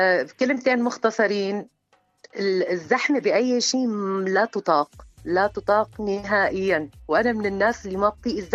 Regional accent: Syria; also born or lived in Saudi Arabia; انا من الشام، سورية

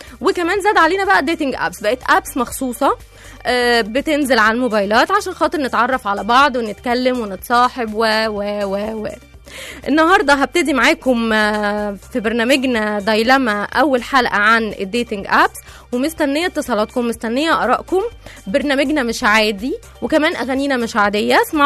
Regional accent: Egypt; اه بتحصل عندنا في مصر على فكره

